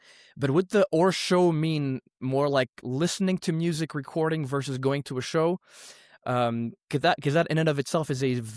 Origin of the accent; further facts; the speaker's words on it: Athens, Attica, Greece; So as a kid growing up in Athens and listening to maybe smaller indie bands, it was a bit of a life changing moment for me.